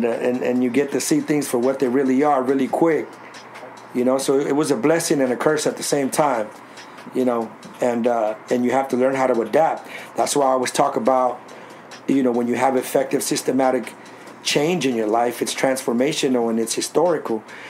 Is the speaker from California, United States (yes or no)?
yes; San Diego, California, United States; Yeah, I grew up right here in Sherman in southeast San Diego. Single mom.